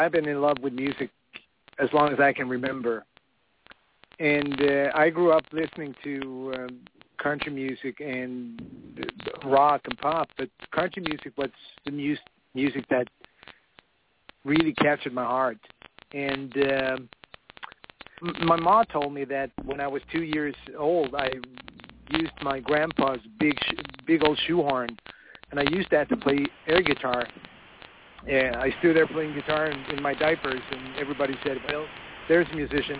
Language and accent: English; Sweden; I mean, I'm from Sweden, and I'm on your show in the United States.